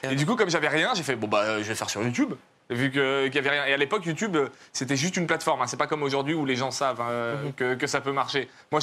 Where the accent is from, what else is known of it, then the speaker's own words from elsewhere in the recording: Sétif, Sétif Province, Algeria; born there; Alors, je suis né à Sétif, en Algérie.